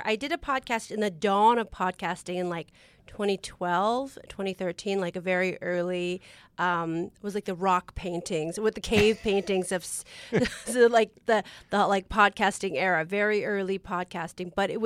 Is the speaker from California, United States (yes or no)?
yes; San Francisco, California, United States; Yes, it was a gay bookstore in San Francisco on Polk Street in the 70s.